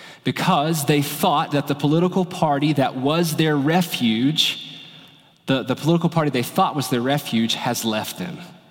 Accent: North Carolina, United States; My home state of North Carolina has the largest population of Dagar people or Montagnard people outside of Southeast Asia.

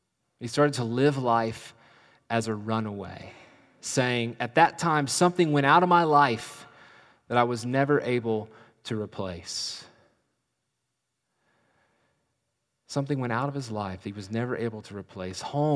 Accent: Appalachia, United States; accent: Appalachian; it's going to be difficult for me to not slide into my Appalachian accent talking about country music's bad boy

